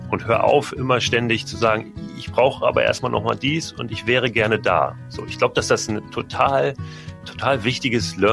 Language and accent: German; Hamburg, Germany; Ich komme ja aus Hamburg, lebe in Hamburg